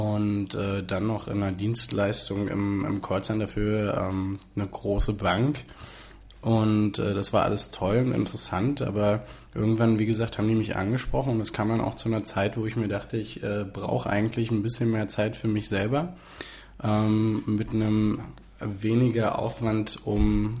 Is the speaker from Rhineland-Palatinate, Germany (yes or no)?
no; Berlin, Germany; In Berlin. Also ich bin Berliner, ich bin aufgewachsen in Prenzlauer Berg und Hohenschönhausen. Also eine super Mischung.